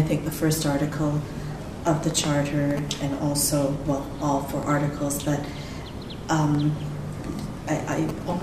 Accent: Canada; also born or lived in Tanzania; I come from Canada. I am of Indian origin. I was born in Tanzania in Africa, but my mother and father are Indian.

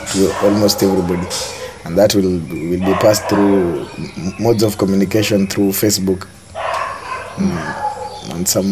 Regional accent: Kenya; Actually, I'm from Kenya.

